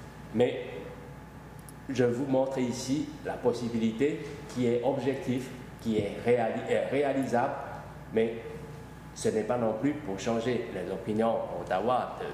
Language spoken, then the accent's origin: French; China; French is a second language; Mais ça, c'est pas parce que moi, je suis chinois, ça devient comme ça.